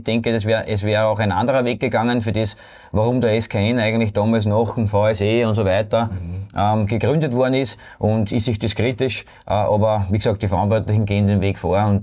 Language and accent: German; St. Pölten, Lower Austria, Austria; Nein, ich bin auch in St. Pölten geboren, ja.